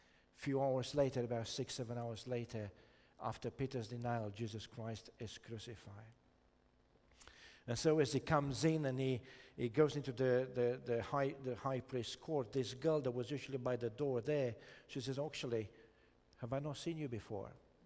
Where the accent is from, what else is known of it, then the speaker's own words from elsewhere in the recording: Romania; I grew up in Romania in a very kind of agricultural setting, and every summer I used to go to my relatives and look after sheep, cows, a lot of hens and cockerels around